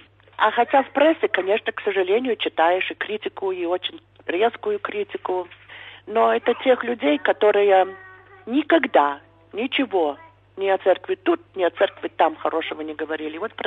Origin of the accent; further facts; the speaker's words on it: United States; И узнав, что мы из Америки, нам там монахи говорят